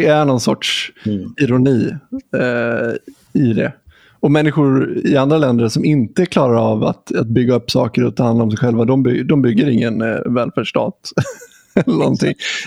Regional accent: Sweden; Alltså, vi som svenskar är ju lite så här också.

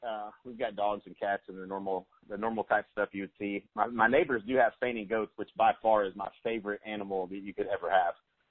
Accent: Lawton, Oklahoma, United States; And I'm from Lawton, Oklahoma. It's a pretty small town.

